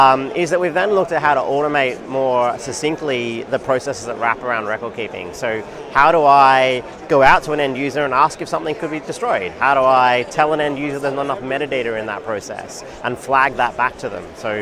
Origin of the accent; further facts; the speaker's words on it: Australia; accent: Australian; now in Seattle, United States; Originally from Australia, you can hear from my accent, but now based in Seattle.